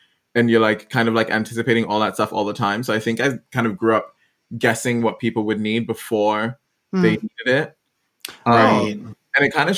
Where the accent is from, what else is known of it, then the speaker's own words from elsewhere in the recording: Ghana; I'm Ghanaian by origin, moved around a lot, but like I'm Ghanaian. And so very West African upbringing.